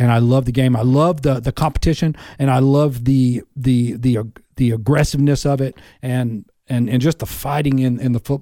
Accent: Dallas, Texas, United States; Well, I grew up in Dallas, Texas, in the late 70s, early 80s, and just a typical suburban life.

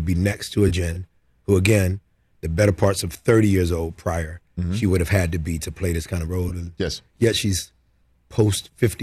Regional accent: Decatur, Georgia, United States; I'm from Decatur, which is still the block, 15 minutes southeast of Atlanta.

